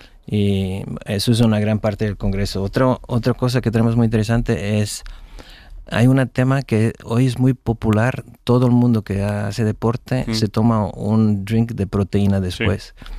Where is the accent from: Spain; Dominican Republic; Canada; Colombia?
Canada; Toronto, Ontario; cuando era en high school en Toronto. Yo crecí en Toronto.